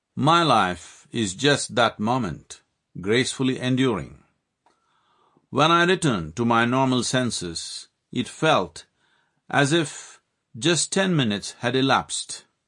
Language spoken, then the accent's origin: English; Mysore, Karnataka, India; born there